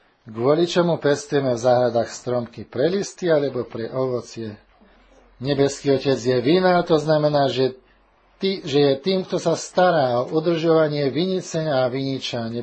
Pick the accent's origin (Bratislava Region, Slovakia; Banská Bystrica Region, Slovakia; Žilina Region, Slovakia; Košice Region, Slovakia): Žilina Region, Slovakia; Aj tam, tu na Orave rastie taký nepravý vinič. Videl som ho pri rieke Orava v našej dedine. Tu doma na Gánku sme mali dávnejšie nepravý vinič.